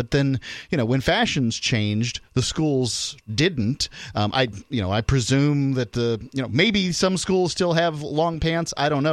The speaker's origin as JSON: {"language": "English", "town": "Bradenton", "region": "Florida", "country": "United States", "tie": "born or raised there", "said": "I grew up in Florida, Bradenton, Florida, Manatee County, Florida, and it's hot there"}